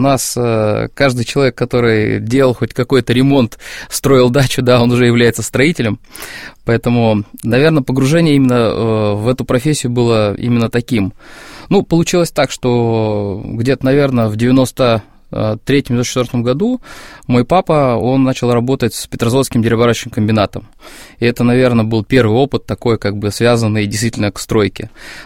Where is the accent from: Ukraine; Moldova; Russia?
Russia; Far East; born there; я родился на Дальнем Востоке, но все равно родители, когда уже начали увольняться с армии, приняли решение вернуться как бы ближе, так сказать, на родину.